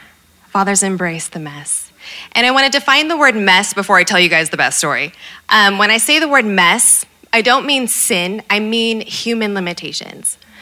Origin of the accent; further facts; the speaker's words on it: Boise, Idaho, United States; I grew up in Boise, so that's why there's no cheers in here.